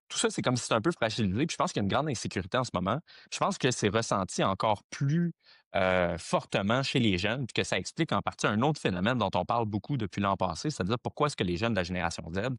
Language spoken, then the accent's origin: French; Quebec, Canada; j'ai 24 ans, je pense que je me qualifie encore comme jeune. Un jour, peut-être qu'on arrêtera de parler de mon âge. Je viens de la région de Québec.